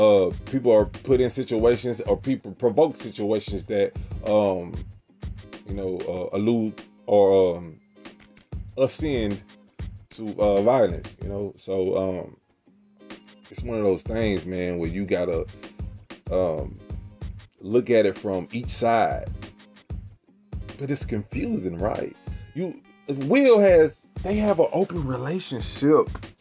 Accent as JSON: {"language": "English", "country": "United States", "said": "you know, us as American people, we idolize the rich, the famous."}